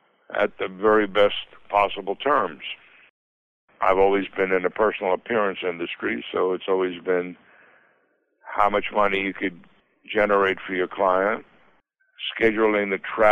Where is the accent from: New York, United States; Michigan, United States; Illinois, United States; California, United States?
New York, United States; Bronx; I was born in the Bronx and spent, other than 1 year where I lived in Baltimore, I have always been in New York.